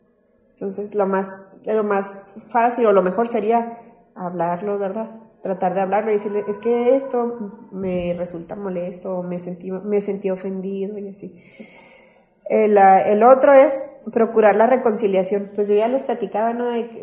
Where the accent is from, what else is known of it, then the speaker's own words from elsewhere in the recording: Mexico; Como los mexicanos somos bien buenos para usar el sarcasmo.